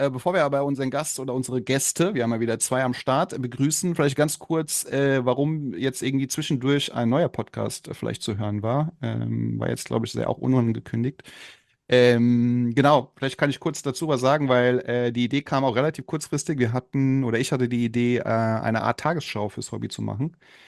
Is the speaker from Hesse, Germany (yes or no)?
yes; Frankfurt, Hesse, Germany; Ich komme aus Frankfurt